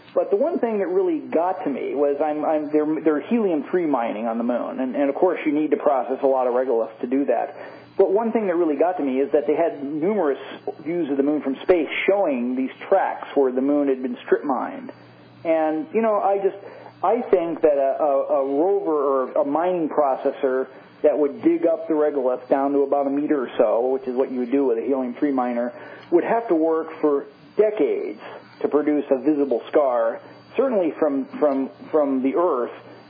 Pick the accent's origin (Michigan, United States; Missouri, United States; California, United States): Missouri, United States; I'm from Missouri, so you'll have to show me that it works.